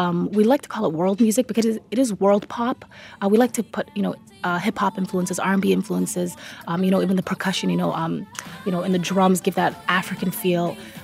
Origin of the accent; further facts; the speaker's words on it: Toronto, Ontario, Canada; We were like five. Yeah, we were super young, yeah. 4 or 5, yeah.